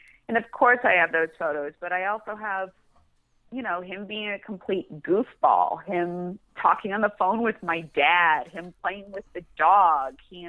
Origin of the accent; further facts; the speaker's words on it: Ohio, United States; from the time, you know, very small growing up in Ohio until now.